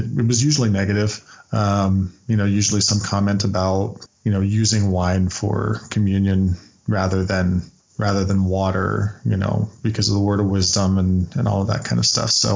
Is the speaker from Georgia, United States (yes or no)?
no; Utah, United States; Growing up in Utah, I think my main sight into what other churches were doing was through my dad, because he was a convert.